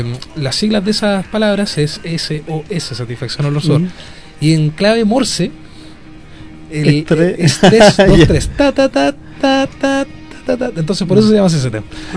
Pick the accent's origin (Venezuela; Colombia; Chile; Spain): Chile; somos chilenos, nos cuesta el doble, el triple